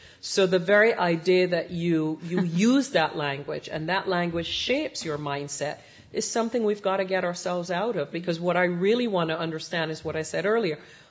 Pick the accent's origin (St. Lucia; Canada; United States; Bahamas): United States; Northeast; I come from the Northeast originally